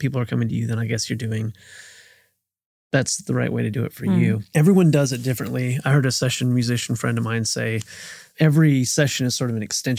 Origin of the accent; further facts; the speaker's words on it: Wichita, Kansas, United States; now in Nashville, United States; Wichita, Kansas.